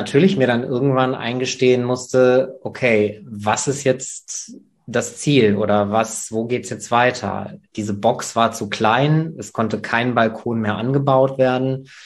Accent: North Rhine-Westphalia, Germany; ich bin im Sauerland aufgewachsen. Da ist alles sehr traditionell

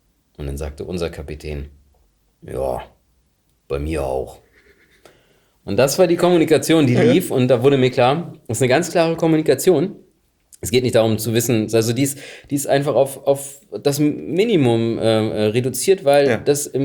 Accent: Germany; Gerade so als Friese.

